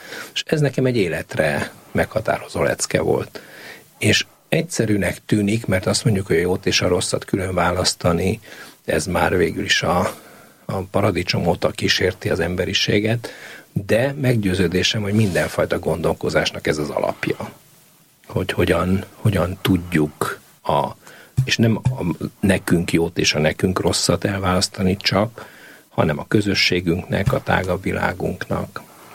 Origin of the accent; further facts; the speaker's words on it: Transylvania, Romania; hogy Erdélyben születtem, és ott nőttem fel.